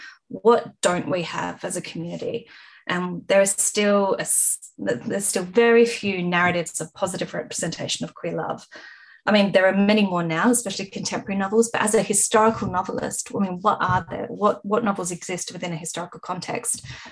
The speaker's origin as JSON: {"language": "English", "region": "South Australia", "country": "Australia", "tie": "born or raised there", "said": "growing up in the Adelaide Hills on Paramount Country, near villages like Harndorf, which is still a massive tourist destination, and the Barossa"}